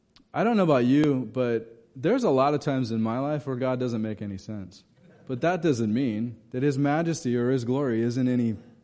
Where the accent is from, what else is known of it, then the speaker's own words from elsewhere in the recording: California, United States; also born or lived in Oregon; I'm from California and Oregon.